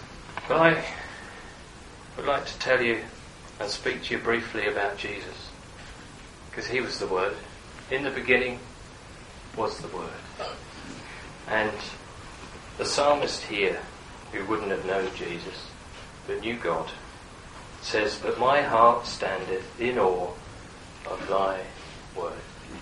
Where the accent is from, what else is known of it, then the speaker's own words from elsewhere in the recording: United Kingdom; I'm British, but I haven't got talent.